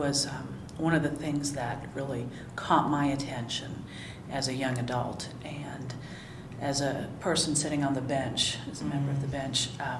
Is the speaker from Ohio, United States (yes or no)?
yes; Ohio, United States; born there; also born or lived in Georgia / Missouri; I was born in Ohio, and we lived there till I was in second grade. Then we moved to Georgia, lived in southern Georgia for about 4 years, and then I moved to, I moved to Missouri, and then I lived there for about 3 years